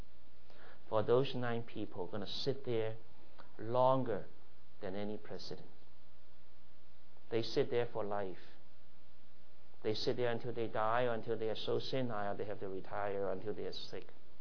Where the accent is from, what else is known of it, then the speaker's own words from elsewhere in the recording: Hong Kong; When I was a little boy growing up in Hong Kong